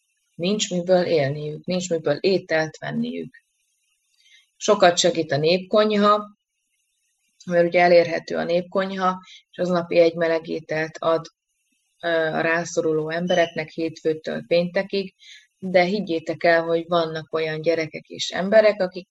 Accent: Szabolcs-Szatmár-Bereg, Hungary; Szabolcs, Szatmár, Bereg megye. Uh-huh. Én onnan származom, én itt élek, itt dolgozom

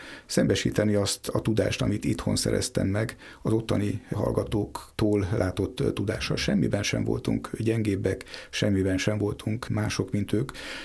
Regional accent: Szombathely, Vas, Hungary; Említettem, hogy Szombathelyen, Szavária városában születtem. A Szavária Múzeum falai között nőttem fel az akkori múzeumigazgató gyámolításával és segítségével.

